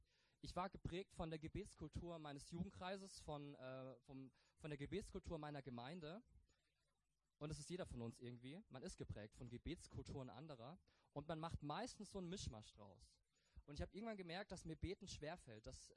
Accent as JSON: {"language": "German", "region": "Baden-Württemberg", "country": "Germany", "said": "Württemberg ist ja schön, sag ich als Badener, Württemberg ist ja schön"}